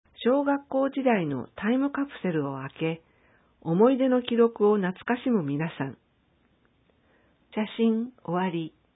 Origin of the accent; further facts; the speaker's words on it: Hagi, Yamaguchi, Japan; この萩市で生まれ育った私たちが